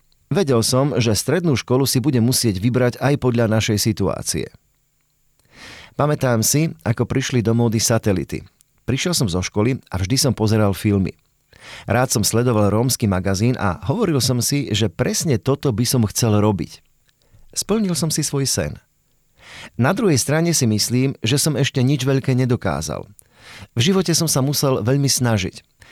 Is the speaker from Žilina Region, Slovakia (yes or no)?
no; Spišský Hrhov, Prešov Region, Slovakia; a od svojich 6 rokov som vyrastal v rómskej osade v Spišskom Hrhove, čo je dedinka pri Levoči.